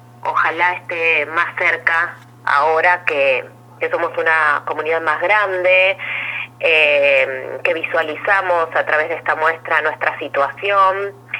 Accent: Ostende, Buenos Aires Province, Argentina; Después puedo contar dónde vivía antes, pero yo primero digo que soy de Ostende.

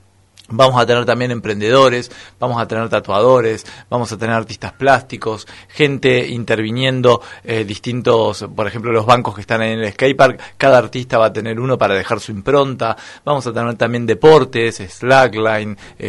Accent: Pinamar, Buenos Aires Province, Argentina; che, yo soy de Pinamar

